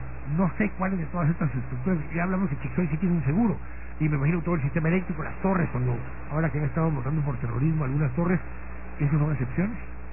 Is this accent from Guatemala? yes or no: yes; Guatemala; quienes hemos pagado todo esto somos todos los guatemaltecos.